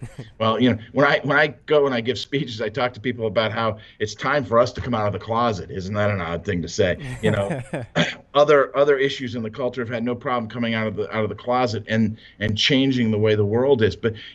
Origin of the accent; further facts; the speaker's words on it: Baltimore, Maryland, United States; And I'm from Baltimore, just to make sure everybody knows. I'm not actually from Colorado Springs, so somebody from somewhere else actually likes us too.